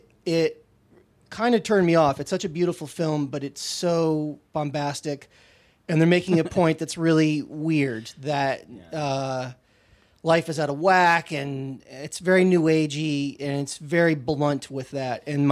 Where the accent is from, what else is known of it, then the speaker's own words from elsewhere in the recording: Pomona, California, United States; So I'm from inland. I'm from Pomona. Claremont's a couple more exits down the freeway.